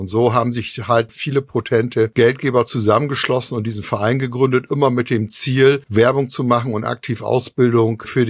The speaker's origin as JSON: {"language": "German", "town": "Bremerhaven", "region": "Bremen", "country": "Germany", "tie": "born or raised there", "said": "Ich bin gebürtiger Bremerhavener, habe hier in Bremerhaven 81 Abitur gemacht"}